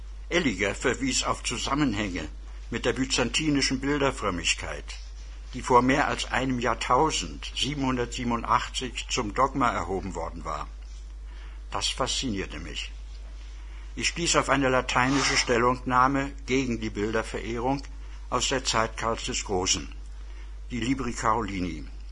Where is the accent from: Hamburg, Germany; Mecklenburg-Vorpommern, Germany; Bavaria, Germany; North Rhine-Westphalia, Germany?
Mecklenburg-Vorpommern, Germany; Stralsund; also born or lived in Berlin / Stettin; Geboren wurde ich 1924 in Berlin, eingeschult 1930 in Stralsund.